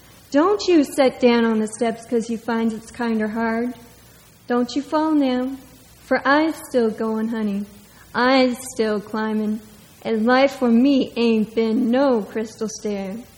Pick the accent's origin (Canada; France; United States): Canada; accent: Canadian; I'm not sure how well I'll deliver it, since I do have my Canadian accent, but I'll do my best.